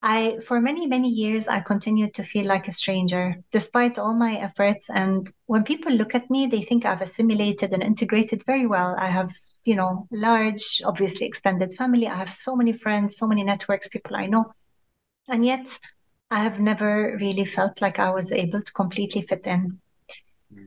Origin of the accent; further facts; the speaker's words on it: Beirut, Lebanon; also born or lived in Cyprus; I was born outside Israel. My parents are from a village in the Galilee called Fasuta, a small village. In 1970, my father was exiled from Israel due to his political activism and work. We ended up living in Beirut and then in Cyprus